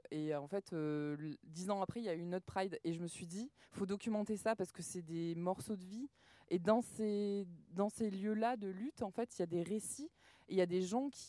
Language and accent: French; Occitanie, France; now in Crest, France; Alors, moi, j'ai vécu, on va dire que j'ai grandi dans le Tarn. Après, je suis partie en ville. Et en 2018, j'ai atterri dans la Drôme, à Cré, qui est une ville de 9000 habitants, sur un territoire de 50000 habitants.